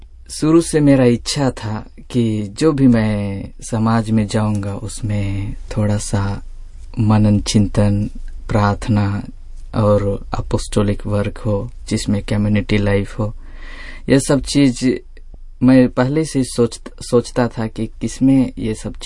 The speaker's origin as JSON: {"language": "Hindi", "country": "India", "said": "मैं भारत देश का निवासी हूँ और मेरा पारिस केडिंग पारिस है।"}